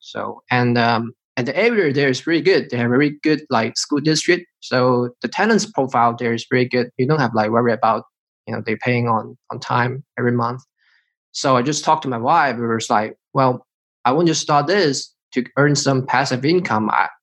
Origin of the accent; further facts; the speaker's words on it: China; English is a second language; now in United States; We grew up in China and we went to the States in 2009. So a couple of days before is our 10 years anniversary in the United States.